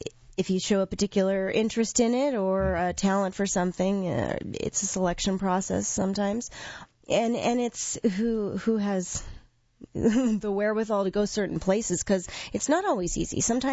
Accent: Seattle, Washington, United States; Washington State. I'm from Seattle originally. Mm-hmm. Well, I grew up back and forth in between Eastern and Western Washington, but Seattle mostly.

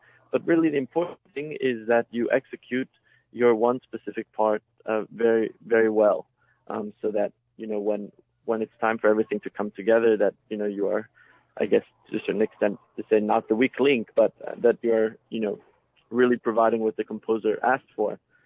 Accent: Durham, North Carolina, United States; born there; I was born in Durham. I think sometimes, and I try not to do this because sometimes it comes across as an affect, but I think it sneaks in. I'm bilingual.

